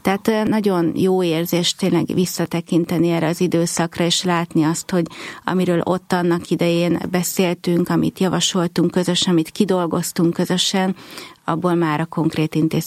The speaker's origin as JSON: {"language": "Hungarian", "country": "Hungary", "said": "hogy a büszkék vagyunk arra, hogy magyarok vagyunk"}